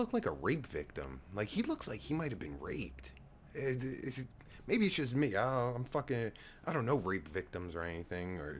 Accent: New Jersey, United States; I'm not, you know, I'm from Jersey and everything

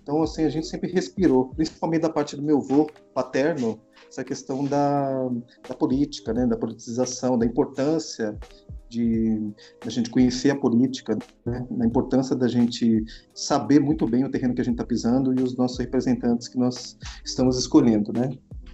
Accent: São Paulo, Brazil; also born or lived in ABC; Eu cresci, mesmo nasci no ABC, cresci na Zona Leste, São Paulo, em São Mateus especificamente, né? Numa comunidade chamada Divinéia, bem conhecido lá, agora já é uma cidade, né?

